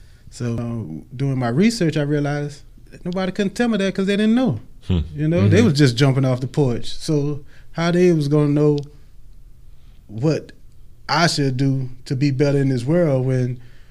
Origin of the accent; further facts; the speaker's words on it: Louisiana, United States; All right, so I'm from the Southern Bend, man.